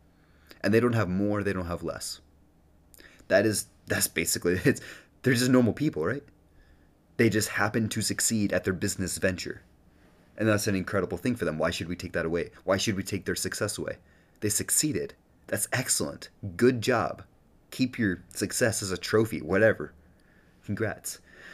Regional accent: United States; born there; I'm glad I was born in America.

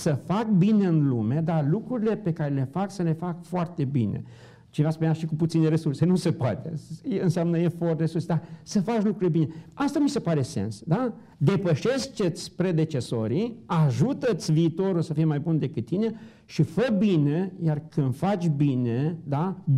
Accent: Bârsana, Maramureș County, Romania; mi-am dat seama că am plecat din Bârsana Maramureș cu valori frumoase

